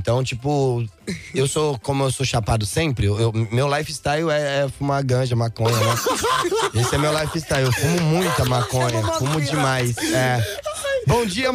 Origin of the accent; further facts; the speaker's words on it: Brazil; não é só porque eu sou brasileiro que eu não entendo as coisas não